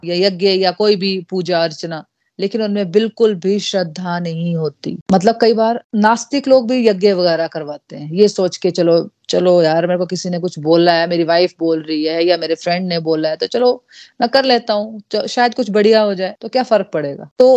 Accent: India; हम भारत भूमि में पैदा हुए हैं

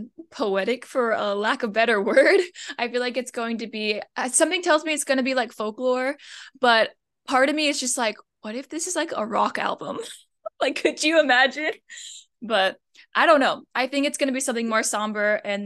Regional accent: Florida, United States; So, of course, Florida for me. I'm from Florida.

